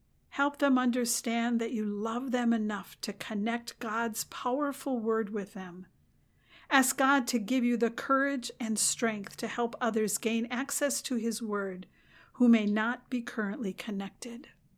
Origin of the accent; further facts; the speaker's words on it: Midwest, United States; I grew up in the Midwest. The only interaction I had with the ocean was through pictures, TV, or movies.